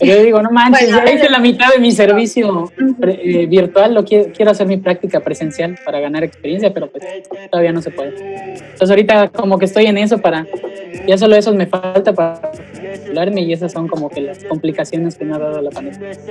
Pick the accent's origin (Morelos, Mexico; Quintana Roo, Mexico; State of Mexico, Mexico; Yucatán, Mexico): Quintana Roo, Mexico; Cancún; yo soy foráneo, ¿no? Entonces, estudio en Mérida, pero soy de Cancún. Entonces, por la pandemia tuve que regresar. Entonces, actualmente estoy en Cancún con mi familia.